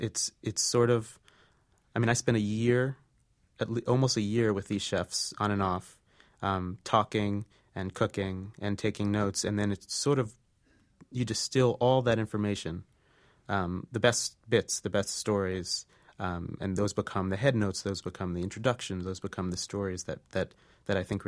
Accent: New Jersey, United States; I'm basically a kid. I grew up in New Jersey. I didn't go on a plane till I was 19.

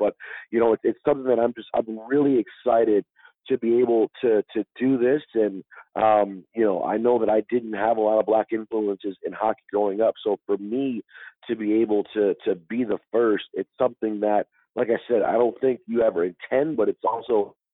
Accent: Detroit, Michigan, United States; I'd always been a Wings fan just growing up in Detroit, you know.

